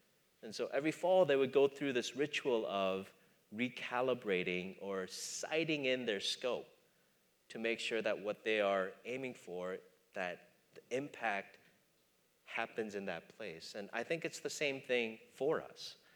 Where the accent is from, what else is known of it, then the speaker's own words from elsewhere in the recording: Minnesota, United States; I grew up in Minnesota, and so at least amongst the people that I grew up in or grew up with, hunting is a big part of the culture that I grew up in.